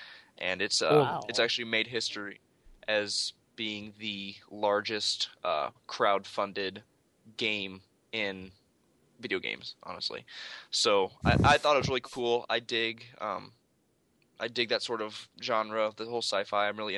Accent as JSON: {"language": "English", "town": "St. Louis", "region": "Missouri", "country": "United States", "said": "I mean, I'm from St. Louis, and he's like near Atlanta-ish."}